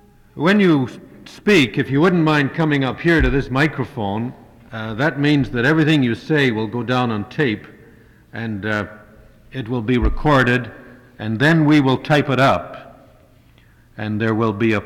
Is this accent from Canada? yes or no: yes; Canada; I'm from Canada